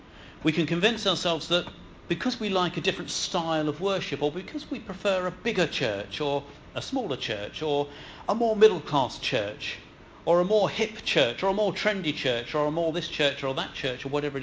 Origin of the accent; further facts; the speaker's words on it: United Kingdom; I might find it a bit awkward because I'm British.